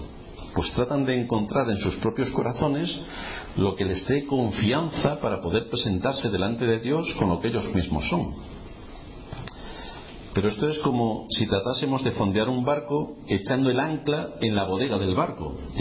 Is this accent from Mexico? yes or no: no; Spain; ¿qué dice mi carnet de identidad? Que soy español.